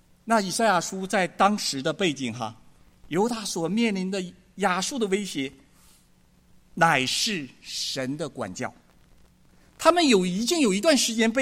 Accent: Northeast China, China; 我是东北长大的哈，我们这里也有东北老乡哈

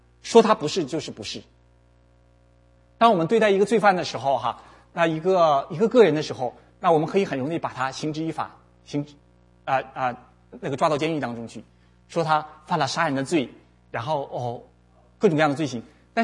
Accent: China; 和我们从大陆过来的，大陆这几十年的这个发展

